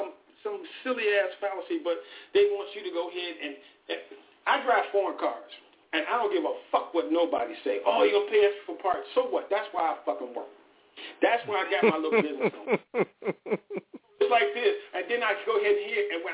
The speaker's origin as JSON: {"language": "English", "town": "Chicago", "region": "Illinois", "country": "United States", "said": "I'm on the west side. I'm from Chicago."}